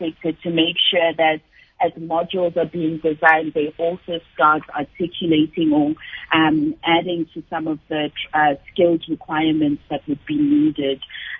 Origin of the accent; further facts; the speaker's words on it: Emalahleni, Mpumalanga, South Africa; The example I always give is that I'm from Emalahleni, and the way our whole ecosystem is designed in Emalahleni